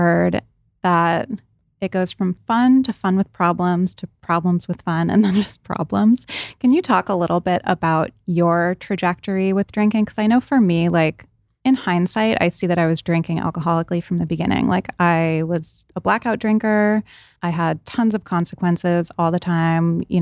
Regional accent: Rhode Island, United States; I grew up in Rhode Island and I went to high school in Providence and a lot of my friends went to Brown.

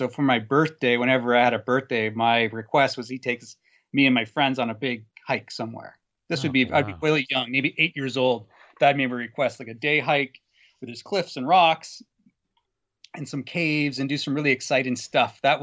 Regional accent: Guelph, Ontario, Canada; Sorry, I grew up in Guelph, which is probably about 20 minutes south of Elora.

